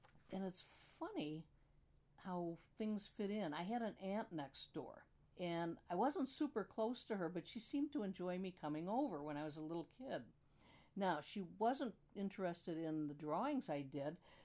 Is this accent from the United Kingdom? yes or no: no; Wheatfield, New York, United States; back when I was a little kid growing up in Wheatfield, it was pretty rural, there were no central schools.